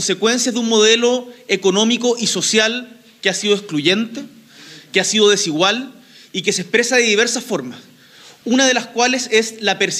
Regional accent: Chile; y que como chileno me avergüenza

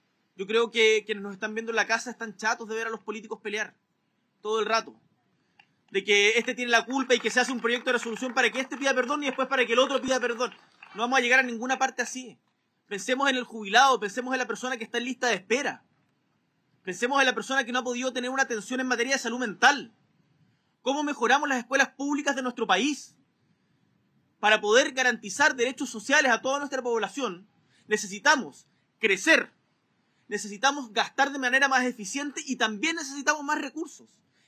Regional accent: Magallanes, Chile; porque yo, siendo magallánico, estoy plenamente consciente

